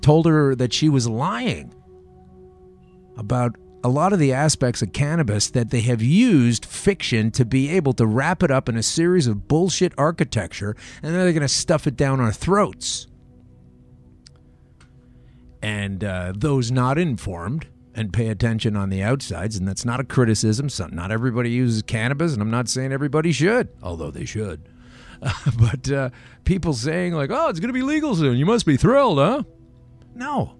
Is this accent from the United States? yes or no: no; Canada; I'm Canadian, as you may know.